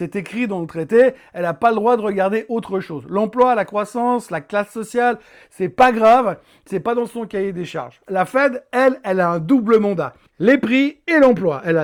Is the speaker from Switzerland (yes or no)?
yes; Switzerland; passons juste deux minutes à voir ce qui se passe chez nous, en Suisse